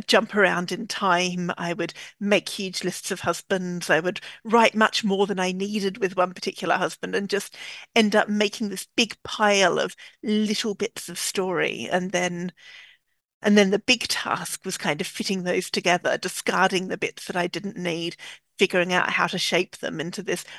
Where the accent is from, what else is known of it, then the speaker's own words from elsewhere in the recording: Australia; now in London, United Kingdom; I'm Australian and we don't have attics there. So I live in London now.